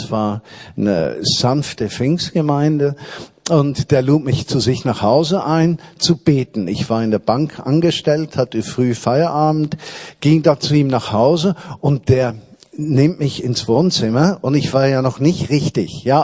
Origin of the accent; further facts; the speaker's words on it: Switzerland; ich war kulturchristlich aufgewachsen in der Schweiz.